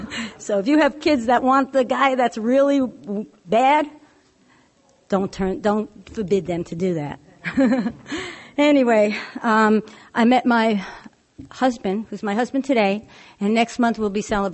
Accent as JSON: {"language": "English", "town": "New York City", "region": "New York", "country": "United States", "tie": "born or raised there", "said": "Okay, so, born and raised in New York City. And I say that in Brooklyn because you learn everything in the streets. You know, I came from a good home, you know, nice parents."}